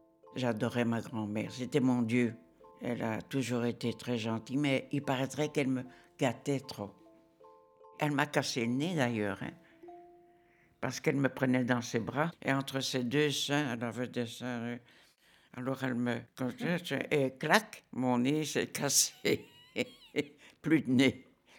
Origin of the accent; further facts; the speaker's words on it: Schaerbeek, Brussels, Belgium; born there; Je suis née à Schaerbeek, en Belgique. Je suis de 33. J'ai 91 ans.